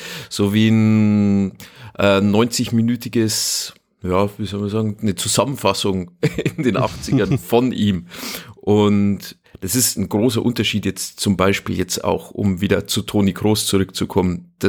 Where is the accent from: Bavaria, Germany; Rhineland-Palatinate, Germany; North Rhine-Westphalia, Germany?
Bavaria, Germany; Munich; Ja, ich als Münchner weiß das ja aus erster Hand sozusagen